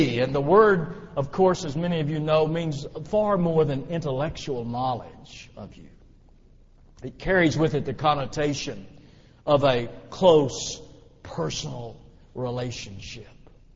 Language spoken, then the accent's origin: English; Fort Worth, Texas, United States; I grew up in Fort Worth, and that when I was 17 and about to graduate from high school and go to college